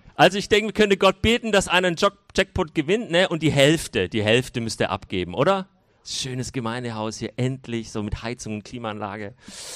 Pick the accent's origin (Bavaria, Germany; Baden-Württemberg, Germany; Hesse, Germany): Baden-Württemberg, Germany; Ich bin ja 5 Jahren hier jetzt in Baden. Eigentlich komme ich aus dem Schwabenland